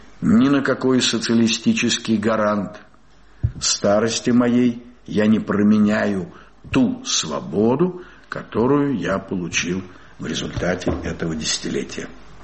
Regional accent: Saratov, Saratov Oblast, Russia; Я сам из Саратова, и по реке Волге сплавляется лес туда, к Астрахани

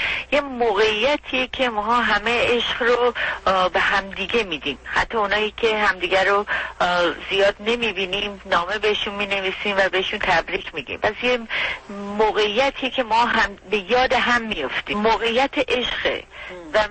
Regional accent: Iran; من در ایران به دنیا آمدم، اونجا بزرگ شدم، مدرسه رفتم، اونجا مملکت منه. من هر جایی هم که توی دنیا برم اون ریشه های خودم رو فراموش نمی کنم. من ارمنی هستم، ریشه های ارمنی من فراموش نمی کنم.

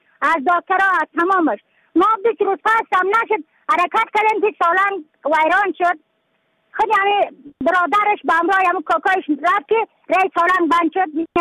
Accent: Badakhshan, Afghanistan

